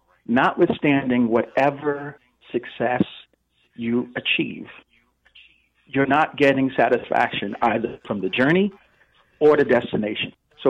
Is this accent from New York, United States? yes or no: yes; Bronx, New York, United States; I mean, I was born and raised in the Bronx, you know, by a single parent, college educated, graduate school educated.